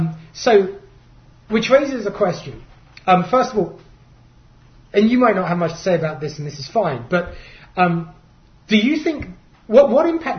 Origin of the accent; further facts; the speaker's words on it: United Kingdom; But another thing that I know as a Brit